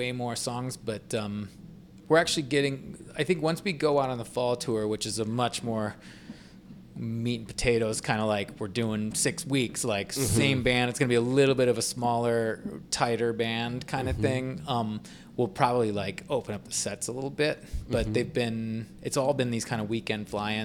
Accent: Chicago, Illinois, United States; my hometown.

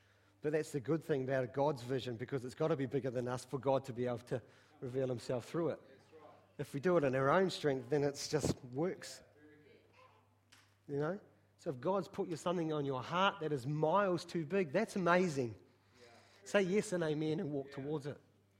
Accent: New Zealand; as a Kiwi culture, we have that tall poppy syndrome

